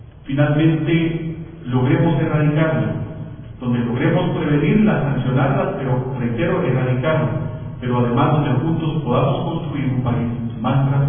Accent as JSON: {"language": "Spanish", "country": "Guatemala", "said": "Como guatemaltecos y guatemaltecas hemos sido testigos de esa debilidad normativa"}